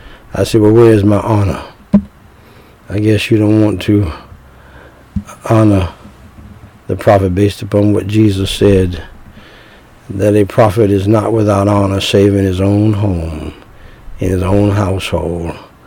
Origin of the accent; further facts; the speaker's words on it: United States; born there; I thank God I was born in America.